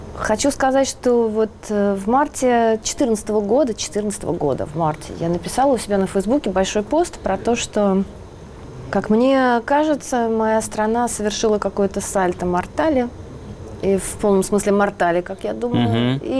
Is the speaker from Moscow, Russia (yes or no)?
yes; Moscow, Russia; я выросла в Москве, что я ее люблю, я люблю Чистые пруды